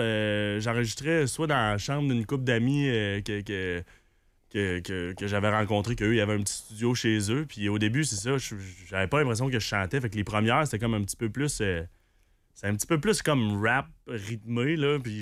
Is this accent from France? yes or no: no; Quebec City, Quebec, Canada; also born or lived in Winnipeg; J'ai grandi à Québec, là. Je suis à Sainte-Foy, en fait, depuis que j'ai 2 ans.